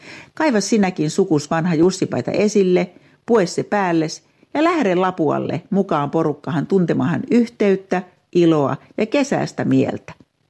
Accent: Ostrobothnia, Finland; Meillä Pohjanmaalla on yksi erityinen vaate

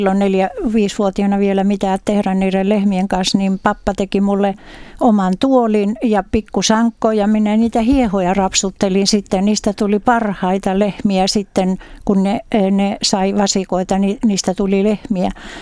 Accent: Ilmajoki, South Ostrobothnia, Finland; Mä oon Pohjanmaalta, Ilmajoen pitäjästä, Pojaluoman kylästä.

